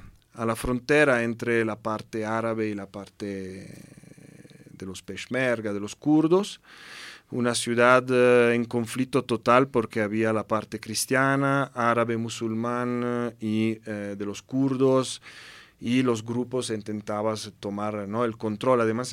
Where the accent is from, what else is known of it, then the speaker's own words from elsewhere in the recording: Italy; accent: Italian; Spanish is a second language; el acento es italiano al full. Esto es, solo en francés no tengo acento, pero en las otros idiomas se siente mucho que soy italiano.